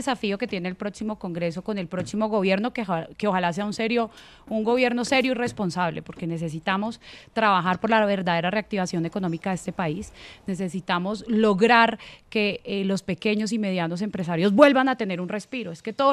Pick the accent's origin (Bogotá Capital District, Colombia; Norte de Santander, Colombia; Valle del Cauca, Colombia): Valle del Cauca, Colombia; Cali; also born or lived in Ibagué; now in Bogotá, Colombia; Me crié en Cali toda la vida, sí. Nací en el Tolima, en Ibagué, me crié en Cali, hice mi colegio y mi universidad y ahorita llegué a Bogotá adoptada a trabajar